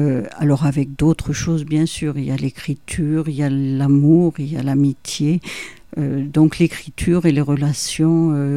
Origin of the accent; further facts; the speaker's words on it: Arles, Provence-Alpes-Côte d'Azur, France; born there; Disons que je ne suis pas née en tout cas à Clermont, je suis née en Arles